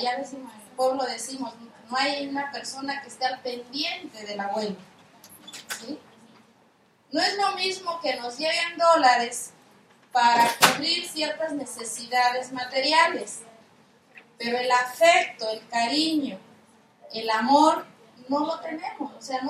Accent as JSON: {"language": "Spanish", "region": "Oaxaca", "country": "Mexico", "said": "nosotros venimos de Oaxaca, y pues Oaxaca está muy al sur, muy sureños, y básicamente nosotros estamos en la región mixteca"}